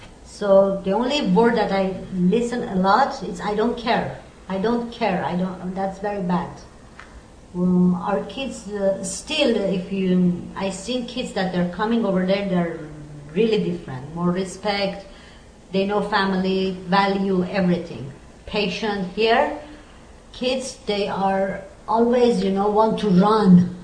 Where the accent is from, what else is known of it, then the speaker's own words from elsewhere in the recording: Tehran, Tehran Province, Iran; English is a second language; moved away as an adult; now in United States; I born in Iran. I raised in Iran. Oh, I moved to United States in 1986. So I'm almost 20 years I'm here. Before I was 5 years in Europe, and then now I'm here.